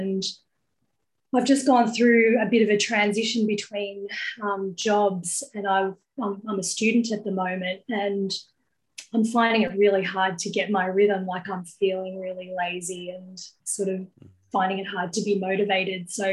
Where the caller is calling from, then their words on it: Melbourne, Victoria, Australia; I'm calling in from Melbourne, Australia